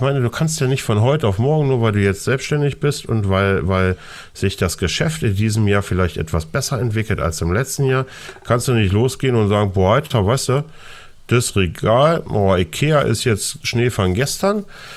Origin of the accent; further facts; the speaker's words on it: eastern Germany, Germany; Und ich meine, du weißt, ich komme ja aus dem Osten.